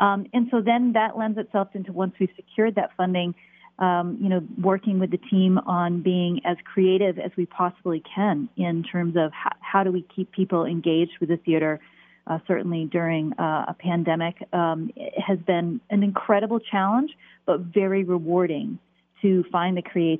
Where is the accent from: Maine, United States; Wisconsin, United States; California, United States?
Maine, United States; So I was born and raised in Maine and was really fortunate to discover the University of New Hampshire